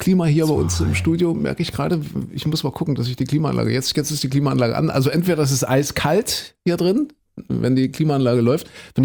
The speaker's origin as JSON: {"language": "German", "region": "Saxony", "country": "Germany", "said": "wir kommen ja aus Mitteldeutschland, aus Sachsen"}